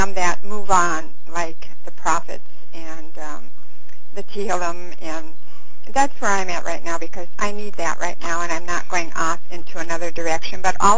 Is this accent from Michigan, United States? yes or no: yes; Michigan, United States; I'm from Upper Michigan, about maybe 130 miles north of Green Bay.